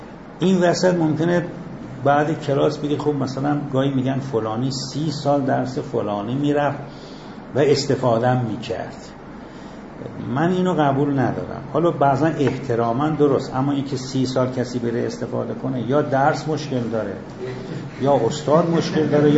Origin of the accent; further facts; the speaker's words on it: Abarkuh, Yazd, Iran; also born or lived in Shiraz / Qom; ما 2 سال شهر خودمون ابرقو درس خوندیم، 1 سالم که من شیراز درس خوندم